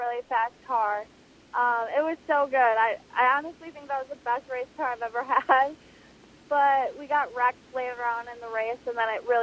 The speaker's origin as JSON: {"language": "English", "region": "Wisconsin", "country": "United States", "said": "And then another one is Madison, Wisconsin. That's my home state, so I'm just really excited."}